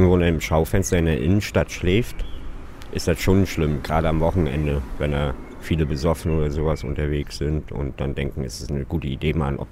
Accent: Rostock, Mecklenburg-Vorpommern, Germany; born there; Und ich bin von der Ostsee, ich bin in Rostock geboren, natürlich vermisst man das.

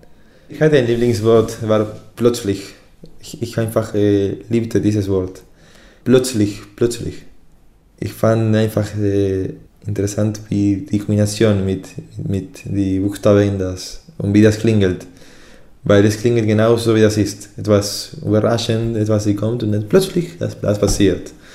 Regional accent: Buenos Aires, Argentina; German is a second language; Ich komme aus Argentinien, aus Buenos Aires, Argentinien.

